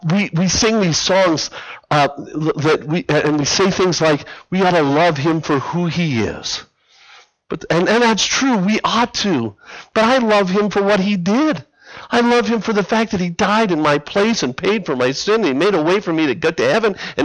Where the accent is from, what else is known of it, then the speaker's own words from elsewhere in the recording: Las Vegas, Nevada, United States; since I lived all the way out in Las Vegas, I was born and raised in Vegas